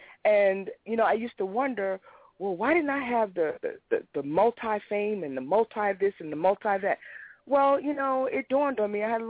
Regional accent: New York, United States; moved away; You know, I am a native New Yorker, even though I don't reside here anymore. I'm a native New Yorker, you know, and I know where my roots are

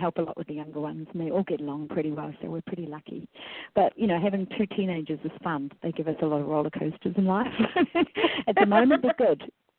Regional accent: New Zealand; I grew up in New Zealand.

